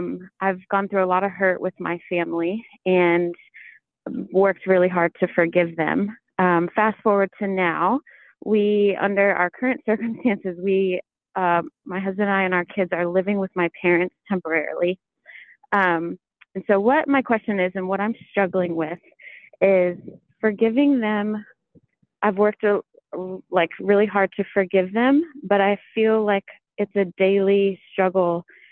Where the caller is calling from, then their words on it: Michigan, United States; I'm calling from Michigan.